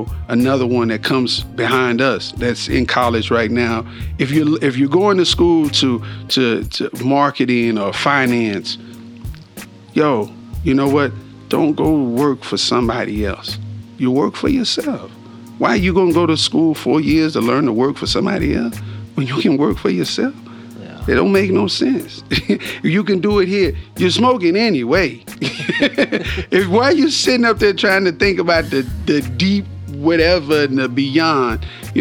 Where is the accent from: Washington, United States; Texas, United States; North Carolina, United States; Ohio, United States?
Texas, United States; Dallas; I'm way from Dallas, Texas, to come here, and this man has motivated me to come here to Colorado, man.